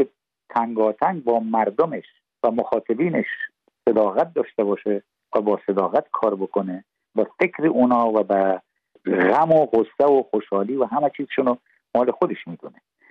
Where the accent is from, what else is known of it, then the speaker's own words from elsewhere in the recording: Iran; moved away; من مملکتم هم افغانستانم، ایران هم تاجیکستان، اما تو ایران من بزرگ شدم و ساخته دست اونجا هستم